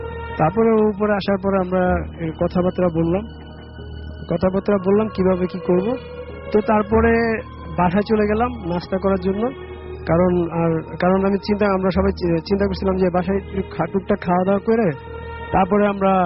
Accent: Barisal, Barisal Division, Bangladesh; now in Dhaka, Bangladesh; আমি ঢাকা কুচুঘাট থেকে এসেছি ক্যান্টনমেন্ট, আর আমার বাড়ি বরিশালে।

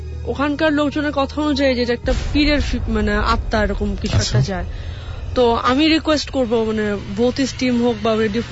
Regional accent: Rooppur, Rajshahi Division, Bangladesh; আর আমি এবার আমার গ্রামের ঘটনা দিয়ে শুরু করছি। আমার গ্রাম হচ্ছে রূপপুরে, এটা হচ্ছে পাবনা জেলার ঈশ্বরদি থানার মধ্যে পড়ছে, এটা পদ্মা নদীর একদম পাশে

